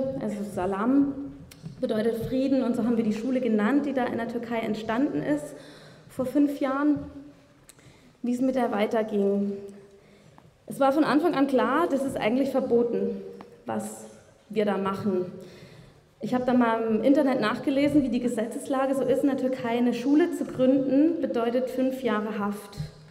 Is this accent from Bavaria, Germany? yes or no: no; Saxony, Germany; oh ja, du kommst auch aus Sachsen